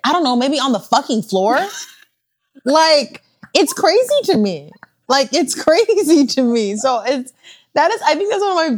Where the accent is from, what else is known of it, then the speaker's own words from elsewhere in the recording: West Coast, United States; I think being, you know, born and raised on the West Coast, let's be honest, public transportation for me gives me the ick.